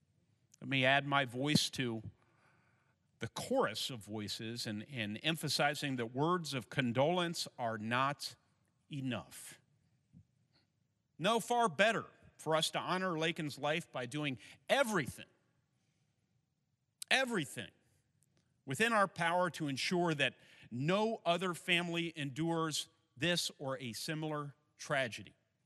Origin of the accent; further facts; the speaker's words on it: Indiana, United States; Cities in my home state of Indiana.